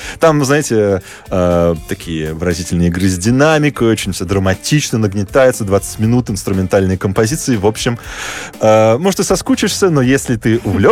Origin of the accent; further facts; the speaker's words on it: Moscow, Russia; я сам из Москвы родом